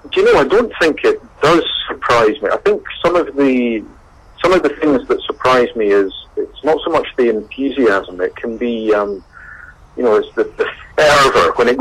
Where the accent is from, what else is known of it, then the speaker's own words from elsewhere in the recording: Keith, Scotland, United Kingdom; if you live in Speyside, I grew up in Keith, it's hard not to really be exposed to distilleries.